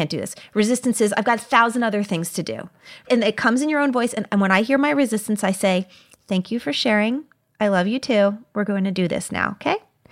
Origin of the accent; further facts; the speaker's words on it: New York, United States; I'm a New Yorker. I'm super fast. Everywhere I go fast.